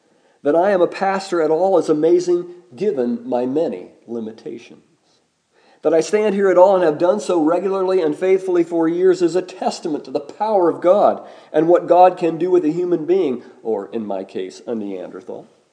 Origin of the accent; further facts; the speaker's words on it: United States; since I was born and raised in Rush County